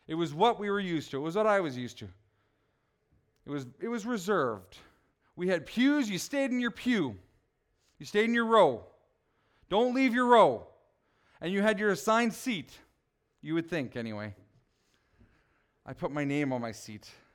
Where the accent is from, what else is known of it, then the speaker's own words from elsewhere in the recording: Prince Albert, Saskatchewan, Canada; So I grew up in Prince Albert, as most of you know, until junior high.